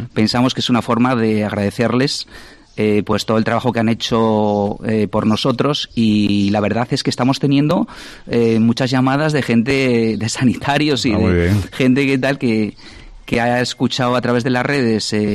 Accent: Asturias, Spain; no llevo mucho tiempo aquí, yo soy asturiano

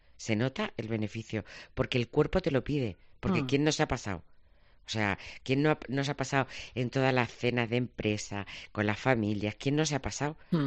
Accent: Yecla, Region of Murcia, Spain; Me he ido a Yecla, a mi pueblo, y he comido gazpacho, gachamiga, he bebido cerveza.

